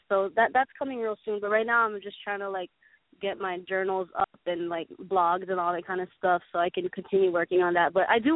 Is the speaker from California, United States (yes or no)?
no; Hawaii, United States; I'm not Hawaiian, like, by blood, but, like, as far as, like, my spirit and stuff, I feel like Hawaii has shaped me a lot since I'm born and raised here.